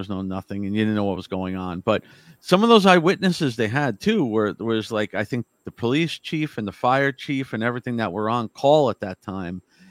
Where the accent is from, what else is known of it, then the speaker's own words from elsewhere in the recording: New Jersey, United States; I'm from New Jersey. And so many times when I was younger, they were lecturing up, you know, in Connecticut area and stuff.